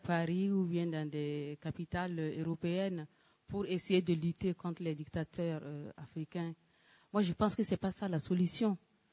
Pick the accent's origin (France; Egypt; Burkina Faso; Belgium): Burkina Faso; Je suis du Burkina Faso.